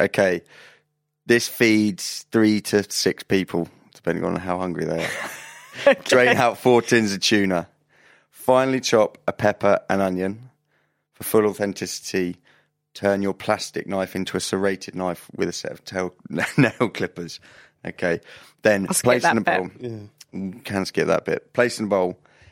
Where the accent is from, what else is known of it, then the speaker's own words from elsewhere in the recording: South East England, United Kingdom; No, I'm from Berkshire.